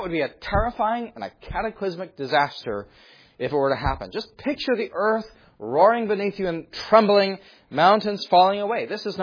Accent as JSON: {"language": "English", "region": "California", "country": "United States", "tie": "born or raised there", "said": "Now, I grew up in California, and I know the pastor did as well."}